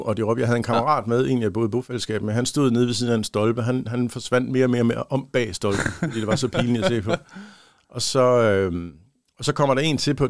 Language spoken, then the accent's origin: Danish; Jutland, Denmark; now in Copenhagen, Denmark; fordi jeg var næsten lige flyttet fra Jylland, så jeg talte meget jysk.